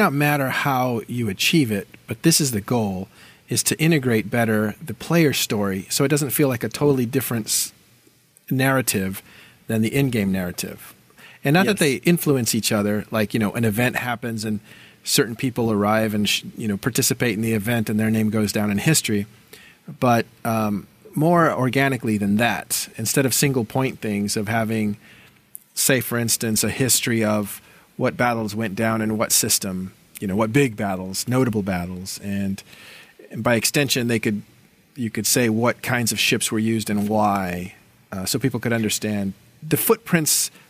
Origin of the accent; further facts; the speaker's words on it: United States; Like, you're from Austria, I'm from the United States.